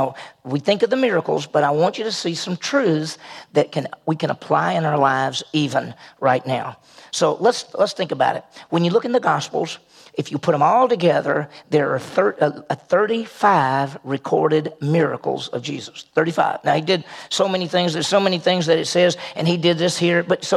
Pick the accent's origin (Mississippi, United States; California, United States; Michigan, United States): Mississippi, United States; Vicksburg; I grew up in Vicksburg. There's the Mississippi River right there in Vicksburg.